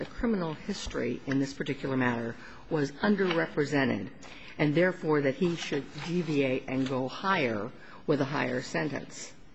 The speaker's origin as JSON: {"language": "English", "town": "Mesa", "region": "Arizona", "country": "United States", "said": "I'm from Mesa, Arizona, and I represent Appellant Higuera Lamas."}